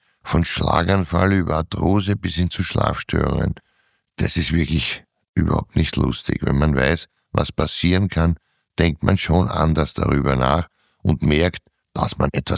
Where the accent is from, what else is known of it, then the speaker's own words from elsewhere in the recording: Vienna, Austria; Ich bin Wiener und da gehört der Schnitzel einfach dazu.